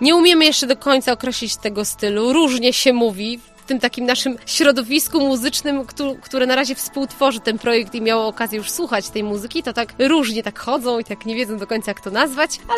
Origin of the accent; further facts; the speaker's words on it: Komprachcice, Opole Voivodeship, Poland; bo ja rzeczywiście pochodzę z Komprachcic, tam się wychowałam. W Opolu też, ale w Opolu bardziej chodziłam do szkoły